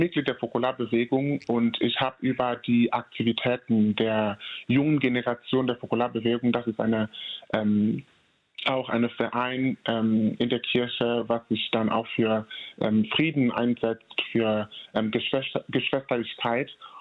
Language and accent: German; Cameroon; einen Schüler in Kamerun, also in mein Heimatland, zu unterstützen